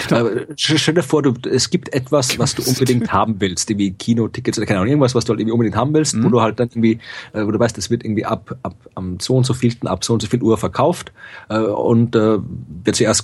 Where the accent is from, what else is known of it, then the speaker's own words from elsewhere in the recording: Austria; Bin Österreicher.